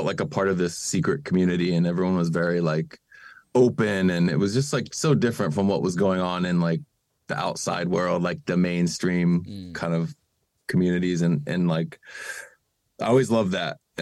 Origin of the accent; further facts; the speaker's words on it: United States; Because I'm American, but like